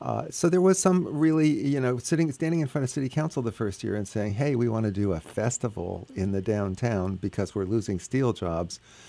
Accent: Bethlehem, Pennsylvania, United States; as a young kid growing up in Bethlehem, out in Bayard Park, where, you know, mm-hmm. my parents were not very prosperous, we went to the Jersey Shore and to the Poconos if we got a vacation.

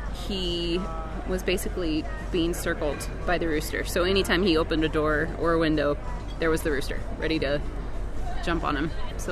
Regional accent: Grand Island, Nebraska, United States; now in Denver, United States; I grew up in Grand Island, Nebraska, in the south central part of the state. Have since moved out to Denver and still work remotely for Farm Aid.

